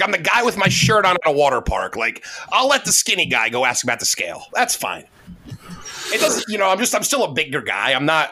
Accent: New York City, New York, United States; Like, you know, I'm from New York City, and like everybody's there.

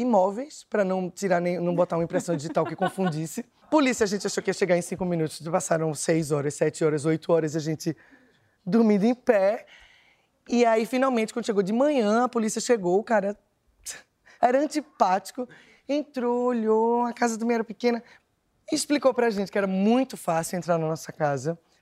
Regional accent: Recife, Pernambuco, Brazil; Recife, eu sou de Recife, eu morava em Recife.

